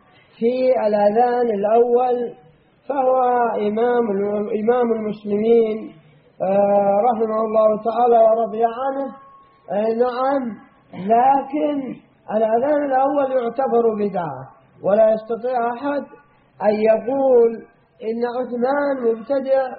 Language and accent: Arabic; Yemen; أضرب شاهد لهذا أن الشيعة والصوفية عندنا باليمن